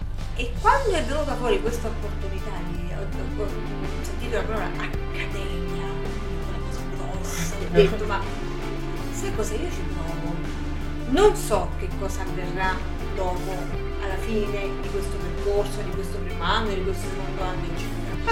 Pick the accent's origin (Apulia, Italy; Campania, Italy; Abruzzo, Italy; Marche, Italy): Abruzzo, Italy; Città Sant'Angelo; vengo da Città Sant'Angelo in provincia di Pescara